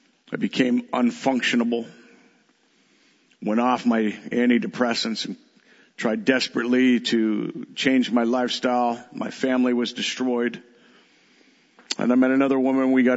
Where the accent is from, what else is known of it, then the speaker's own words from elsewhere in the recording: London, Ontario, Canada; born there; I was born in London, Ontario, the day